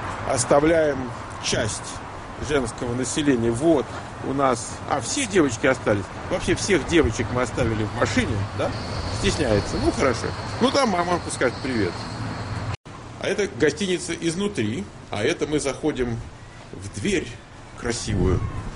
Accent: Moscow, Russia; Я из Лефортово.

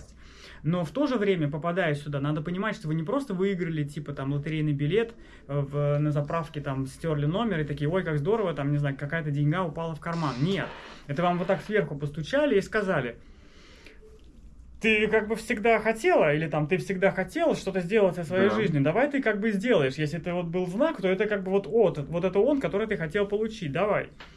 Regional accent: Saint Petersburg, Russia; now in United States; Мы говорили, мы типа из Питера.

